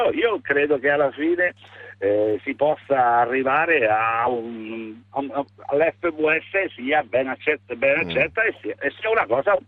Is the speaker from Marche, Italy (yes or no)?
yes; San Benedetto del Tronto, Marche, Italy; però io sono di San Benedetto